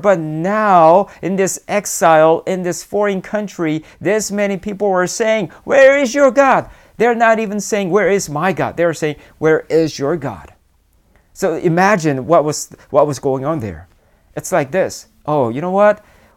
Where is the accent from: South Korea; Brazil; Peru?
South Korea; I remember, you know, when I grew up in Korea, I went to college in Korea